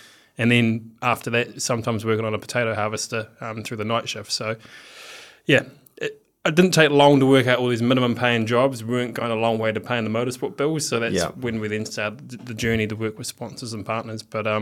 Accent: Geraldine, Canterbury, New Zealand; I think that's what actually helped me, coming out of a small country town. Yep. So, grew up on a farm.

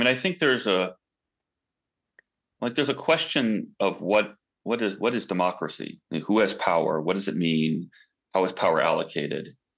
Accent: San Francisco, California, United States; I think growing up in San Francisco, you tend to look west a lot and over the ocean as much as east, and, you know, Asia felt closer than Europe in many ways.

